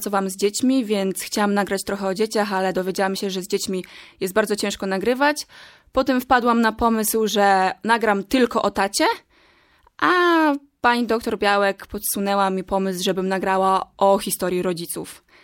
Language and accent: Polish; Podlaskie Voivodeship, Poland; bo ja pochodzę z Podlasia, więc tak naprawdę miałam jedną możliwość pojechania do domu